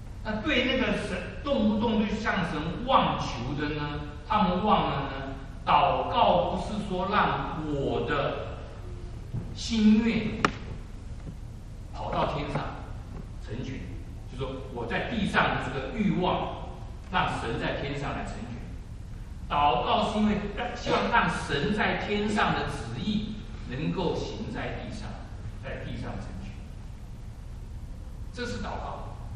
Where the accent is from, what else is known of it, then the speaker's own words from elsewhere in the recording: China; 你想想看，我们中国人最有名的是《三国演义》，对不对？